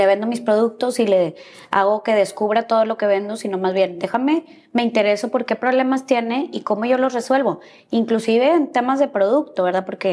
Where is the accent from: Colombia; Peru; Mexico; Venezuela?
Mexico; Como mexicanos